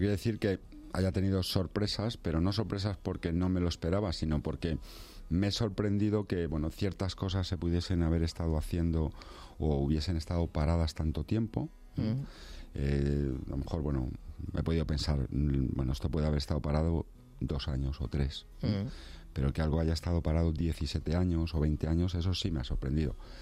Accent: Madrid, Community of Madrid, Spain; yo soy madrileño

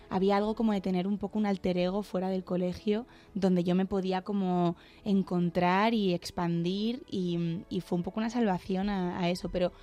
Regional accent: Leganés, Community of Madrid, Spain; Y yo me quedo mucho con Madrid, soy muy madrileña.

